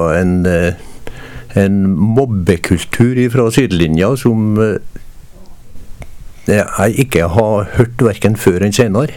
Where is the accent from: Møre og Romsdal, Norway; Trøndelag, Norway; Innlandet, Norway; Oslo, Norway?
Trøndelag, Norway; accent: Trøndelag dialect; for jeg snakket jo brei trønderdialekt